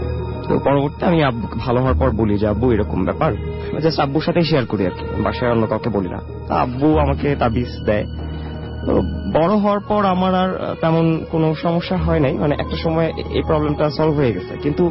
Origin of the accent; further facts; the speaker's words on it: Dhaka, Dhaka Division, Bangladesh; আমি মূলত পুরান ঢাকার, কিন্তু 95-96 এর দিকে আমরা ধানমন্ডিতে শিফট হই, আমার বাবা মা প্যারেন্টস আর কি জবের কারণে চলে আসি ধানমন্ডি, ঝিগাতলায় চলে আসি।